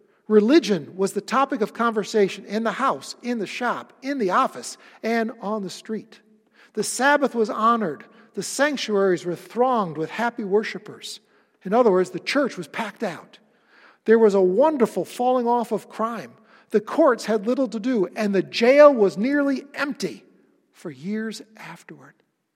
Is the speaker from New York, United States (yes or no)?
yes; Rochester, New York, United States; Now, I'm from the Rochester area